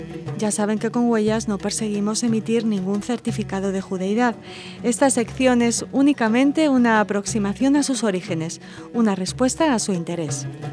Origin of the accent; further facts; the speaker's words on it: Venezuela; born there; Yo soy venezolano de nacimiento, pero en mi casa siempre fuimos una familia muy diferente al resto del barrio y nuestras costumbres gastronómicas y religiosas fueron algo distintas